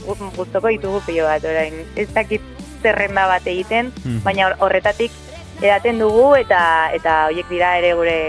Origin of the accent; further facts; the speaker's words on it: Villava, Navarre, Spain; gutako lau Atarrabiakoa gara